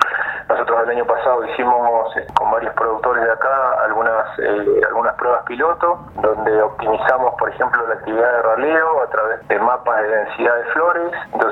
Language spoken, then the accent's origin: Spanish; Trevelin, Chubut, Argentina; nacido y criado en Taiman, Chubut, de padres y abuelos agricultores